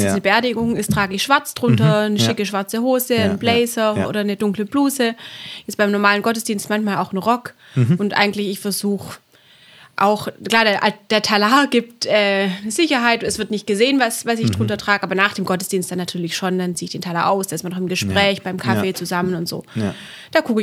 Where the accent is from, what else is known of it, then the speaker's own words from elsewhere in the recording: Reutlingen, Baden-Württemberg, Germany; also born or lived in Tübingen; Ich bin geboren in Tübingen und bin dann in Reutlingen, genau in Reutlingen-Betzingen, habe ich die ersten Jahre verbracht bis zum Abi.